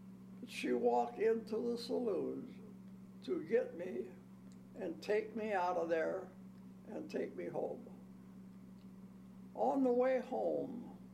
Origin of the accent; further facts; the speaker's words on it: Moline, Illinois, United States; born there; I was born in Moline.